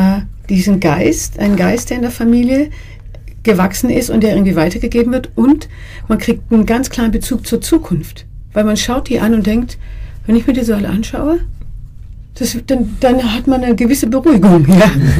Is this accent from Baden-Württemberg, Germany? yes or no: yes; Baden-Württemberg, Germany; now in Stuttgart, Germany; Ja, und dennoch der Schwarzwald, wo ich herkomme. Also für unsere Kinder ist ja Stuttgart die Heimat.